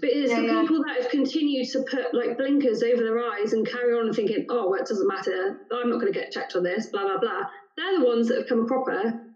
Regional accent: Bristol, South West England, United Kingdom; Bristol Airport. The reason I love it so much is my hometown, but it's just easy.

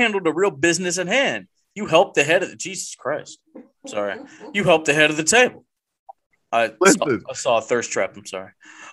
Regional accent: Canada; I mean, the Lance Storm gimmick. I'm Canadian. I can do that.

